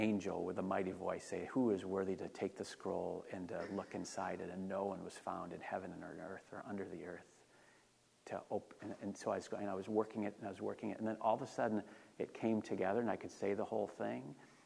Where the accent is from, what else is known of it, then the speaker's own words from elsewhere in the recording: California, United States; I mean, we're from California, aren't we? It's not like we're from Iowa.